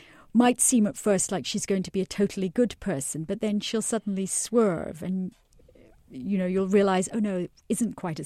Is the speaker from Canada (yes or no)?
no; Scotland, United Kingdom; now in United States; I grew up in a fairly remote part of Scotland. My father taught at a boys' private school that had been founded by the 19th century Prime Minister William Gladstone for the sons of clergymen.